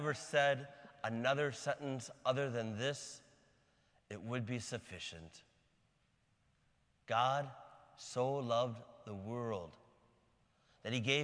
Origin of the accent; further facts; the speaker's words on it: Ireland; But I am Irish.